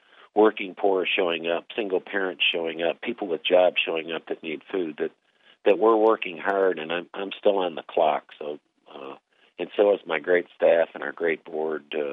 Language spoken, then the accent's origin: English; Flint, Michigan, United States; I grew up in Flint, so I'm used to the 30 and out sort of process, being growing up in the good old blue-collar world of Flint.